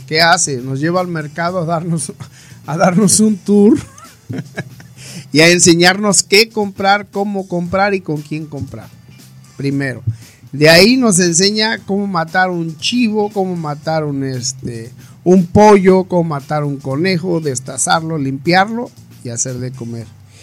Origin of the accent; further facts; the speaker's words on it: Chilpancingo, Guerrero, Mexico; Somos de Chilpancingo, Los Bravos, pero tenemos raíces en otros pueblos.